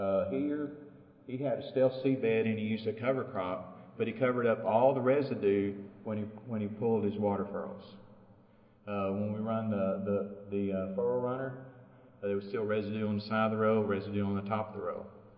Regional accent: High Plains, United States; I know the Mid-South is a lot different than they are on the high plains where I grew up and over in Oklahoma.

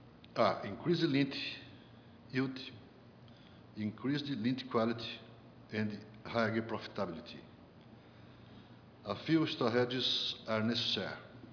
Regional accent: Brazil; from Brazil, University of São Paulo.

